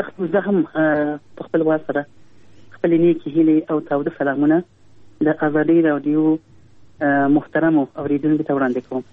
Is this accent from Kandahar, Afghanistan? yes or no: no; Kabul, Afghanistan; ما زه په کابل کې پیدا یم، په دې لاسو د دې کال ورکم کال کې پیدا یم.